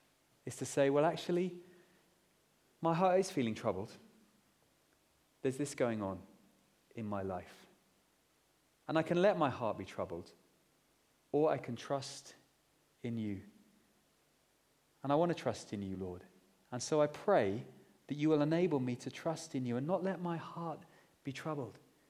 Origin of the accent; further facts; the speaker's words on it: United Kingdom; Maybe, and being British, we're terrible at celebrating, actually.